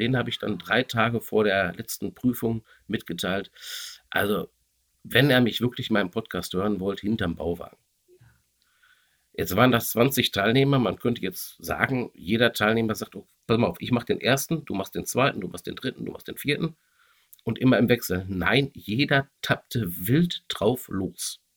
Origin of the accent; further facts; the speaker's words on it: North Rhine-Westphalia, Germany; ich bin ja Sauerländer ursprünglich und 42 Jahre alt.